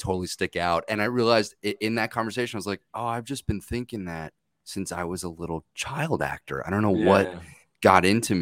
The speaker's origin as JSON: {"language": "English", "region": "New Jersey", "country": "United States", "tie": "born or raised there", "said": "I think it was, I grew up in Jersey and all the kids had like buzzed haircuts or frosted tips."}